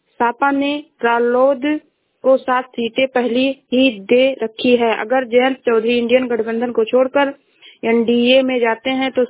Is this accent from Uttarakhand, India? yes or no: no; Uttar Pradesh, India; मैं जिला श्रावस्ती से हूँ।